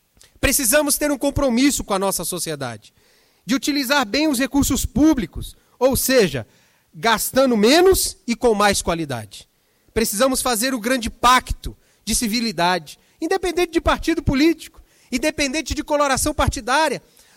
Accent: Brazil; Eu acredito no Brasil. Sou brasileiro. Eu acredito nessa nação.

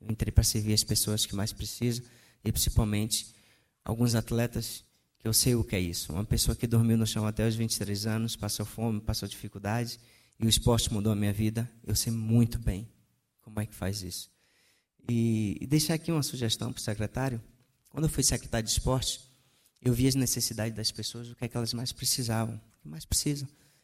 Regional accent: Salvador, Bahia, Brazil; lá na minha capital, que é Salvador, que sou baiano.

